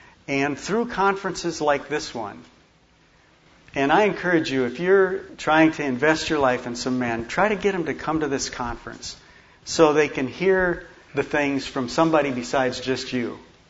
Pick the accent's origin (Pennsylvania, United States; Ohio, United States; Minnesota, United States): Minnesota, United States; I grew up in South Central Minnesota in a small town, and I believed in God growing up.